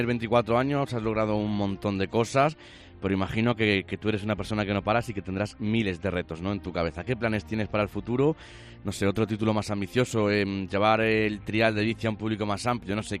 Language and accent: Spanish; Almadén, Castilla-La Mancha, Spain; yo también soy de un pueblo, ¿no? Soy de Almadén en este caso